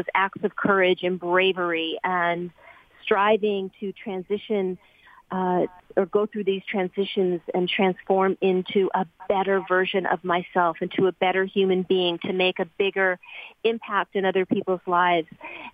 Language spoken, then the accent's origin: English; Beverly Hills, California, United States; I was a girl. I grew up in Beverly Hills. I didn't have a lot of money.